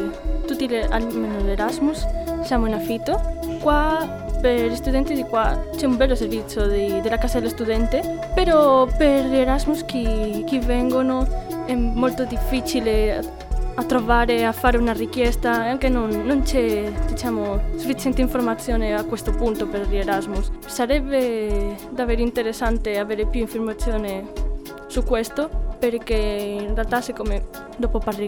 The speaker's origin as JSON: {"language": "Italian", "region": "Galicia", "country": "Spain", "second_language": "Italian", "lives_now": "Cagliari, Italy", "said": "Vengo dalla Spagna, dell'Università di Vigo, alla Galizia."}